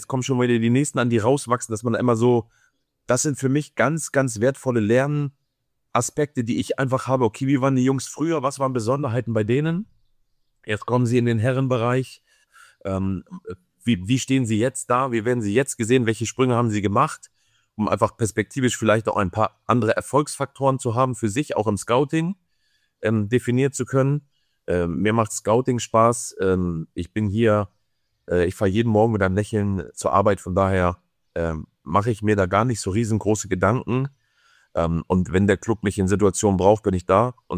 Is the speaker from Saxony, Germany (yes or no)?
no; Hamburg, Germany; born there; ich bin ein Hamburger, ich bin in Hamburg geboren.